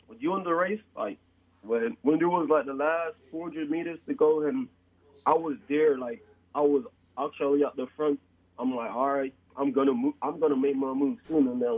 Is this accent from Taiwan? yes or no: no; Jamaica; I'm from Jamaica, so I've been making my own Jamaican meal, like, every day